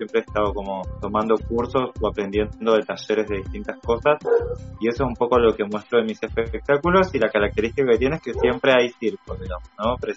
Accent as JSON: {"language": "Spanish", "region": "Neuquén", "country": "Argentina", "said": "del territorio de puelmapu, en Neuquén."}